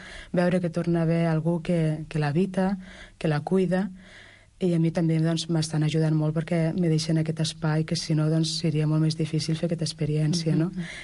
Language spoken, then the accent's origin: Catalan; Reus, Catalonia, Spain; born there; la diòcesi de Tarragona, la meva diòcesi de naixement, jo sóc nascuda a Reus